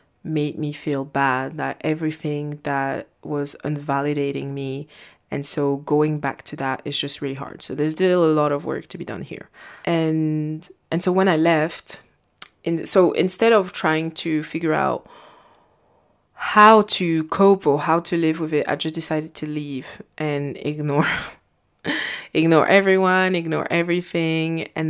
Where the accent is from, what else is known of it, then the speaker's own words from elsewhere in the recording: Belgium; also born or lived in Congo; I was born in Congo and then I moved to Belgium, and that's where I was raised. And it was really, really hard growing up because for Congolese, I wasn't really Congolese because I was raised, quote unquote, the European